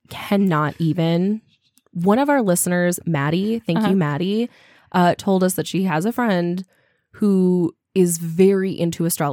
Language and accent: English; United States; Okay, but that's okay, because we're American and we have, you know, the St. Croix River.